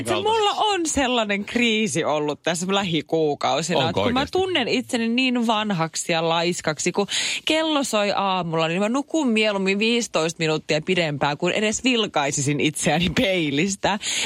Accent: China; now in Finland; Mä oon kiinalainen

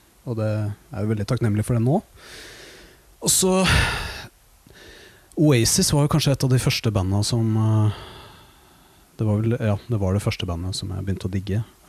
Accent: Våler, Østfold, Norway; Nei, jeg kom fra Våler i Østfold. Moss er jo nærmeste byen, og det er veldig sånn rockeby.

